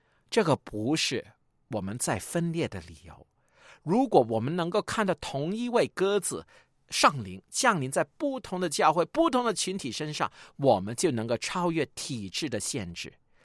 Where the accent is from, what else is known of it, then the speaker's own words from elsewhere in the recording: Guangdong, China; 我们广东人最喜欢的乳鸽